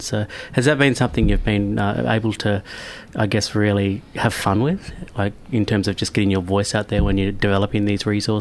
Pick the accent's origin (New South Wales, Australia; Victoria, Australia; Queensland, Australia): Victoria, Australia; Echuca; I grew up in Echuca earlier and I didn't come out till I was 24 as a gay man